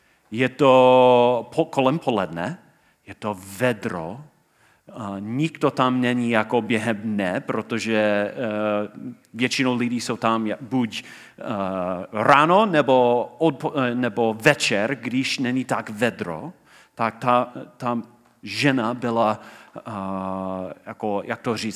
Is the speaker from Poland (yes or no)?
no; United States; Czech is a second language; A když slyšel můj přízvuk, měl zájem. Začal mluvit se mnou v angličtině a měl různé politické otázky, protože v té době Donald Trump byl můj prezidenta.